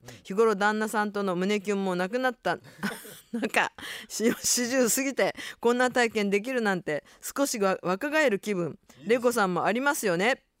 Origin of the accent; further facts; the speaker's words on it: Nagasaki, Japan; なんや日本語で夢を持てやないかと思わず長崎人の私が関西弁でツッコミを入れてしまいました。